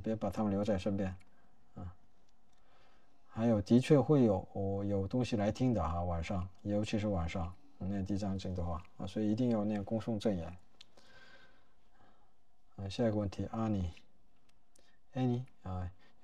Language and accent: Chinese; China; 我们中国人是有坐月子的这个习俗